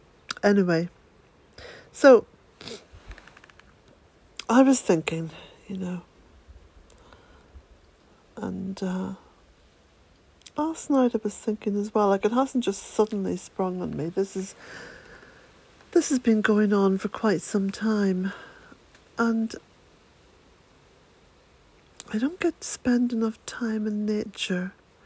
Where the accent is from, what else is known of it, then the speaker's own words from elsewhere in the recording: Ireland; I'm an Irish woman. I'm a Celtic woman.